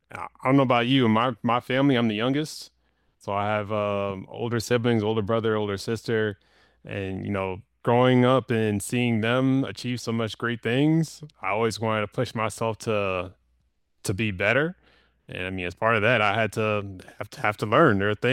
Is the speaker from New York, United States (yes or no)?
yes; Rockland, New York, United States; also born or lived in Queens, United States; I love New York. I was born in Queens, grew up in Rockland. So yeah, I've very close to my heart, New York.